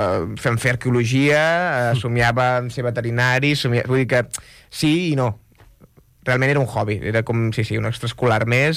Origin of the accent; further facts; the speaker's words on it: Girona, Catalonia, Spain; era de Girona, jo soc de Girona, de fet